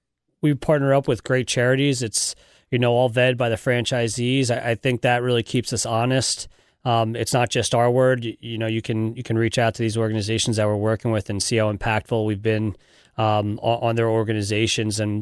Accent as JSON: {"language": "English", "region": "New Jersey", "country": "United States", "tie": "born or raised there", "moved": "as an adult", "lives_now": "Connecticut, United States", "said": "growing up in New Jersey, that's where Make-A-Wish started, and then moving up to Connecticut about 4 years ago"}